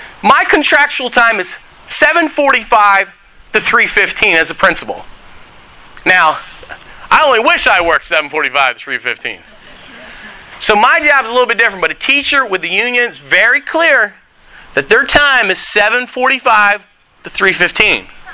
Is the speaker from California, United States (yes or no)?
no; Philadelphia, Pennsylvania, United States; Oh, I forgot. I'm from Philly. Okay, we love the Eagles